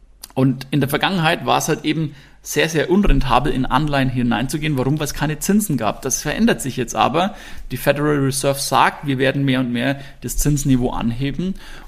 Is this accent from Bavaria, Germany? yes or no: yes; Hersbruck, Bavaria, Germany; Also ich komme aus Hersbruck, das ist etwas außerhalb von Nürnberg.